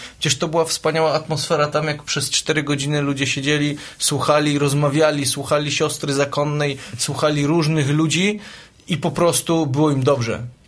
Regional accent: Nowy Sącz, Lesser Poland, Poland; Jestem z Nowego Sącza.

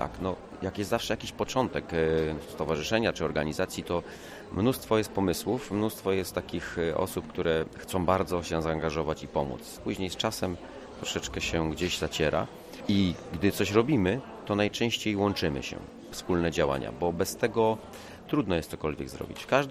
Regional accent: Kędzierzyn-Koźle, Opole Voivodeship, Poland; also born or lived in Kietrz; bo ja z Kiecza pochodzę, a ogólnie wychowywałem się w Kędzierzynie Koźlu.

